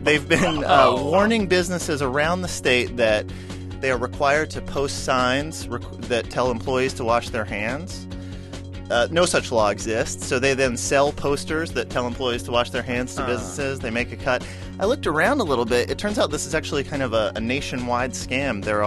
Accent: Charleston, West Virginia, United States; My hometown, Charleston, West Virginia, there's a big scam going on.

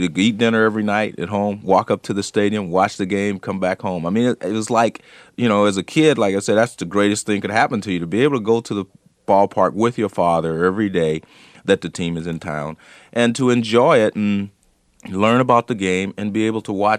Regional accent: California, United States; well, I grew up in California, you know, as the old cliche goes, some of my best friends were white

